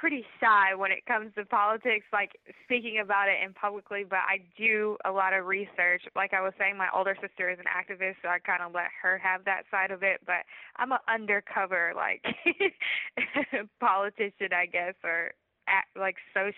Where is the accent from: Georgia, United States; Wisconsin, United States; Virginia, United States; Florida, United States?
Florida, United States; also born or lived in Alton, Illinois / Chicago / Nashville; I was born in Alton, Illinois, and then we moved to like the suburbs of Chicago, then actually Chicago, then Nashville, then the suburbs of Nashville. Then we moved to Florida. I did high school in Florida